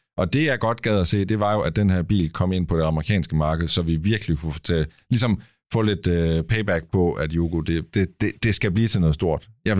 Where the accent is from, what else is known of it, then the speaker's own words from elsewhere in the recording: Kolding, Region of Southern Denmark, Denmark; der var en i min hjemby, altså i Kolding